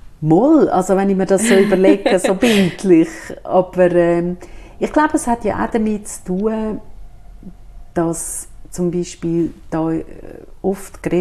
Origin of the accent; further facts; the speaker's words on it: Switzerland; born there; ich bin ja katholisch aufgewachsen, ich, mhm, bin Italienerin, mhm, also immer noch. Und ich bin einfach da in der Schweiz geboren.